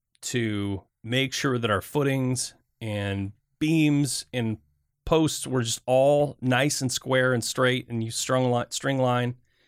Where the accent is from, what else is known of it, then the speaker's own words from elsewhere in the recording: Michigan, United States; now in Portland, United States; I grew up in Michigan, and we would have to put our fence posts and deck posts 4 feet down.